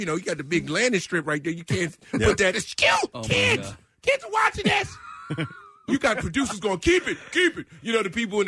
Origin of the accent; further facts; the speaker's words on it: Nashville, Tennessee, United States; We're from Nashville. We drove.